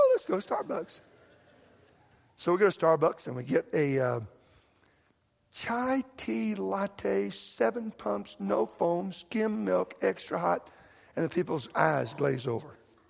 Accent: Texas, United States; I'm from Texas. 40 million. There are not 40 million people in Texas, I don't think.

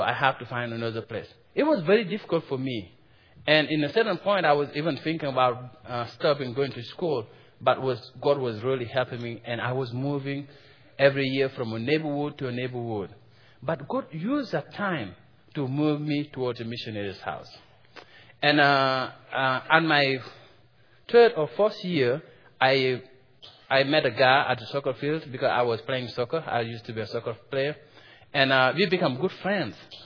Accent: Senegal; For those who don't know me, I'm from Senegal, West Africa. And I'm born Muslim and grew up Muslim.

